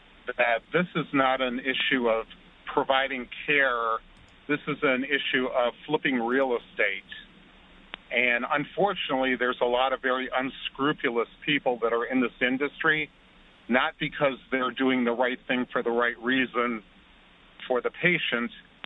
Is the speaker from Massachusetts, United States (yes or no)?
no; New York, United States; now in California, United States; I listen to you all the time from California. I'm a New Yorker.